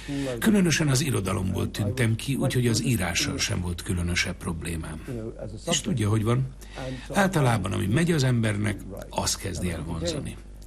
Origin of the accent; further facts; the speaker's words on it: Mumbai, Maharashtra, India; also born or lived in London; Amikor Indiába megyek, mindig úgy érzem, hazaérkezem. Az a hely, ahol születtem és ahol nevelkedtem, mindig megadja nekem ezt az érzést. A Bombayba utazom, mindig elfog egy érzés, amit hazaérkezéskor érez az ember. Elég sokat is járok Indiában, úgyhogy Bombay mindenképpen ilyen hely.